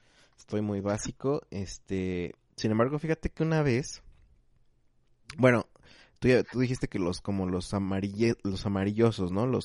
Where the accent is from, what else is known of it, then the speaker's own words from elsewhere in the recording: Mexico; uno como mexicano